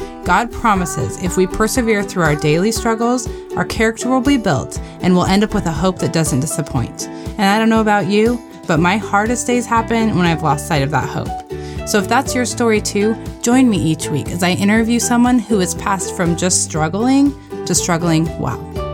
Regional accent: Arizona, United States; also born or lived in China; now in Texas, United States; So I grew up in Arizona, and then we lived in China.

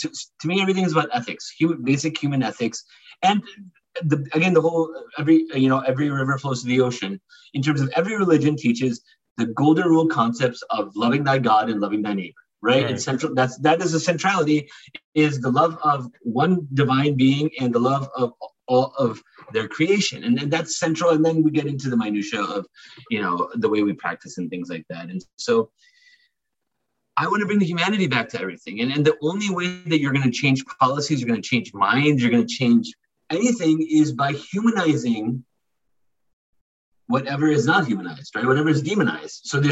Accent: Norfolk, Virginia, United States; born there; But so imagine for an entire generation of brown Americans like myself, I always tell people I was actually born in Norfolk, Virginia.

